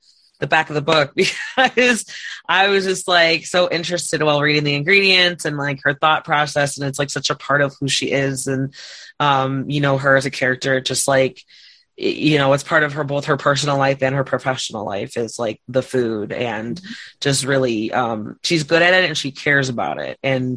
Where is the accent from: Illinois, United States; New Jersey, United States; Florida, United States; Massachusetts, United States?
Illinois, United States; Chicago; Like growing up in Chicago and trying to, you know, cause I know my uncle, he would get beat up for speaking English.